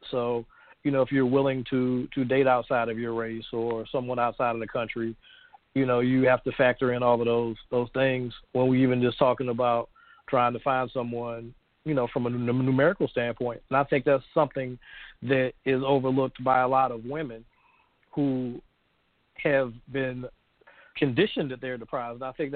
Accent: Florence, South Carolina, United States; And even in the bottom of your smaller metropolitan areas, my hometown, Florence, South Carolina

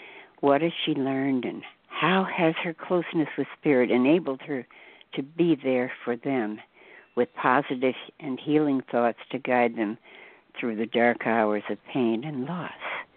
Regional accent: Southern US, United States; I grew up in the Bible Belt, and there wasn't, you know, there weren't healers around

